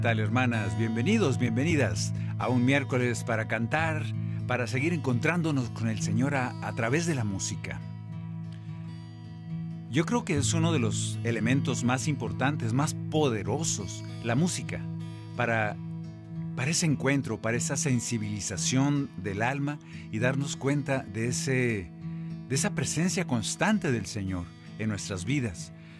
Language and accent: Spanish; Sonora, Mexico; compusimos cuando vivíamos en Hermosillo, Sonora, allá en mi estado